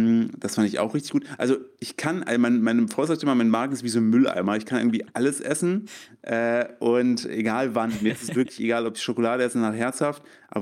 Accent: Thuringia, Germany; weil ich bin in Thüringen aufgewachsen.

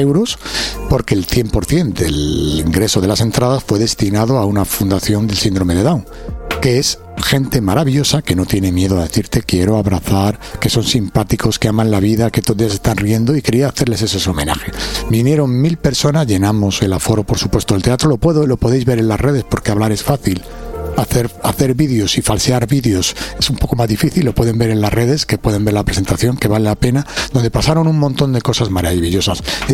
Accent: Alcobendas, Community of Madrid, Spain; vengo de Alcobendas, de Madrid

